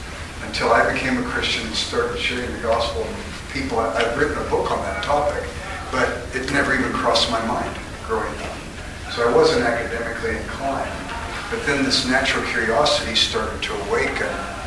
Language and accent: English; Los Angeles, California, United States; I grew up in South Central Los Angeles. When I was a boy, I used to take a gun to school, and it was crazy, and people in my area didn't go to college.